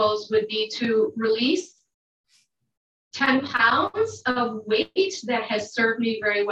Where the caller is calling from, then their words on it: Penfield, New York, United States; From Penfield, New York.